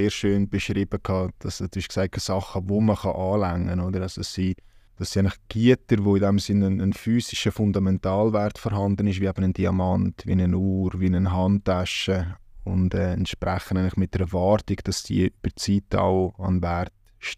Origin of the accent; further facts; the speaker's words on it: Hasliberg, Bern, Switzerland; meine Heimat ist eigentlich in den Bergen, im Berner Oberland, also meine Wurzeln im Hasliberg.